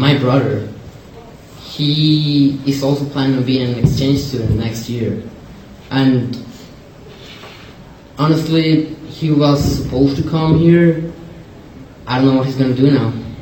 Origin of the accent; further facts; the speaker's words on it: Colombia; now in United States; I'm from Colombia, and I'm an exchange student.